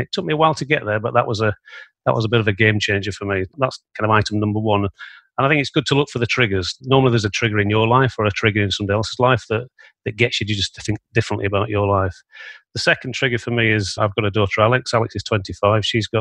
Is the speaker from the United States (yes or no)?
no; Yorkshire and the Humber, United Kingdom; I'm a Yorkshireman, you know, and I don't like the idea of money sat there.